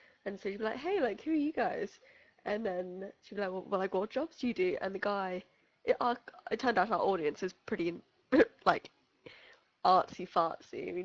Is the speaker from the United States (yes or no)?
no; United Kingdom; We are those British people.